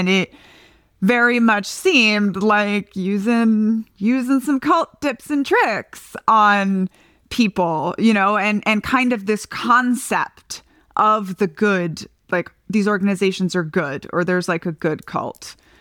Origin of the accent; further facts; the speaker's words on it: Philippines; born there; also born or lived in Japan / Peru / Brazil; I was born in the Philippines. So I was born in the Philippines just as the Marcos dictatorship was falling, in fact. Then I spent 3.5 years in Japan. Then we spent a year in Peru. Then we spent a decade in Brazil.